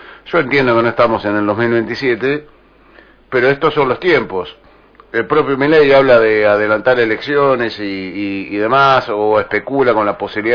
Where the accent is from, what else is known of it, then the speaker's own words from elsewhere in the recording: La Plata, Buenos Aires Province, Argentina; born there; Yo nací criado porque nací en La Plata.